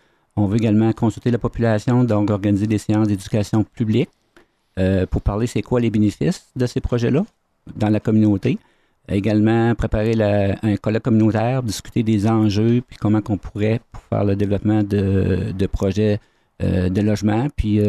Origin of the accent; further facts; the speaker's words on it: Murray Settlement, New Brunswick, Canada; de Murray Settlement, qui fait partie de Nouvelle-Arcadie.